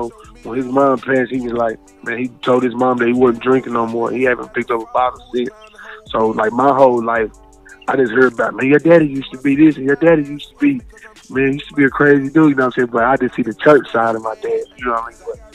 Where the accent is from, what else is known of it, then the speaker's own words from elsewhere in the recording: Knoxville, Tennessee, United States; I'm from Knoxville, east side of Knoxville, Tennessee. And, you know what I'm saying, growing up, it was a lot of crazy stuff going on.